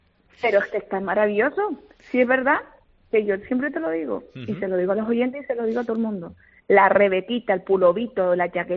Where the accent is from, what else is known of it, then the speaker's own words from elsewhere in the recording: Canary Islands, Spain; nosotros como canarios vemos el mar o vemos la playa